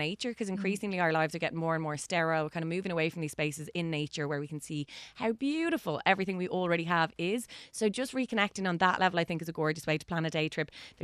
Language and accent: English; Bray, County Wicklow, Ireland; I grew up in Bray, it was always going on fire from people coming through for a day trip